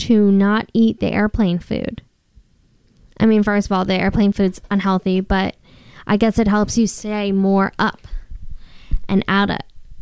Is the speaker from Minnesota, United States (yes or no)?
no; New Jersey, United States; And so, we're from New Jersey.